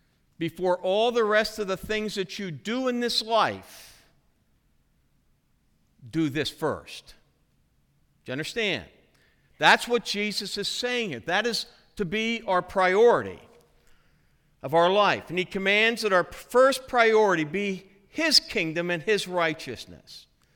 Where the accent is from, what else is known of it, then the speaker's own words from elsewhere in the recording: Phillipsburg, United States; I'm from Phillipsburg, they're from Williamsport.